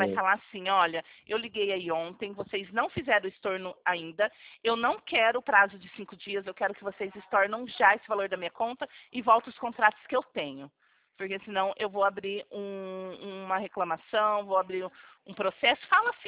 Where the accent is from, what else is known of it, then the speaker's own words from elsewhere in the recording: Presidente Prudente, São Paulo, Brazil; Não, eu sou de Presidente Prudente. Eu vim transferida para cá.